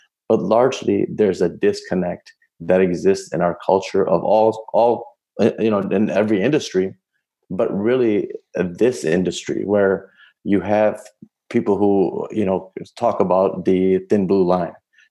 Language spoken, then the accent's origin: English; Milwaukee, Wisconsin, United States; I'm from Milwaukee, I'm familiar with Milwaukee. I've lived in every part of Milwaukee, so it's not that I'm not familiar with it.